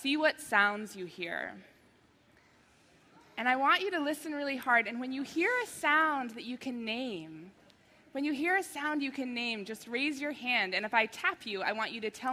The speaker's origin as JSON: {"language": "English", "town": "Boston", "region": "Massachusetts", "country": "United States", "tie": "born or raised there", "lives_now": "San Francisco, United States", "said": "I grew up in Boston, I live in San Francisco now."}